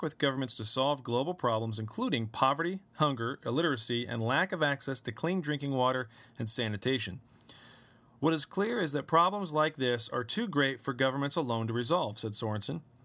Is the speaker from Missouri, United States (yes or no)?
yes; Missouri, United States; I'm from Missouri.